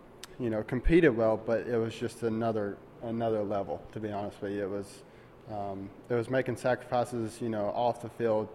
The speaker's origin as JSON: {"language": "English", "region": "Alabama", "country": "United States", "said": "I'm from Alabama, so I love to hunt and fish."}